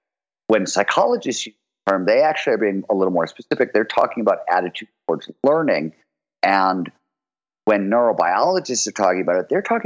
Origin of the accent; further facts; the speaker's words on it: Cleveland, Ohio, United States; I grew up in Cleveland, Ohio. Blue collar era in the 1970s. Steel mill town